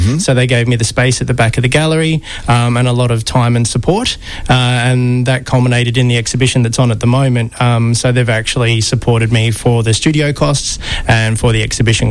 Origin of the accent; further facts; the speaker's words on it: Victoria, Australia; now in Melbourne, Australia; I grew up in Gippsland and studied in Gippsland, moved to Melbourne about 10 years ago